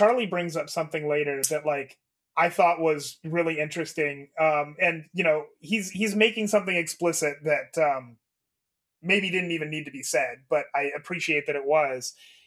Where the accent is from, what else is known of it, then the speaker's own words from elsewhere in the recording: Canada; I am saying all of this as a Canadian in Canada.